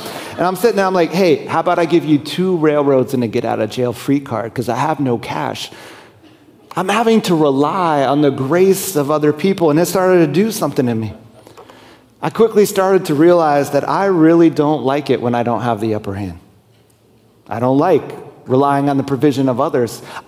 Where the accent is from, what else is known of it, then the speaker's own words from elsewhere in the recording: United States; I know that because I'm an American.